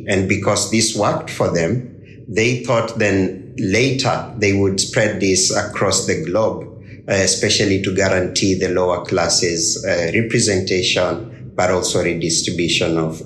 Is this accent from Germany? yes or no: no; Kenya; I'm from Kenya.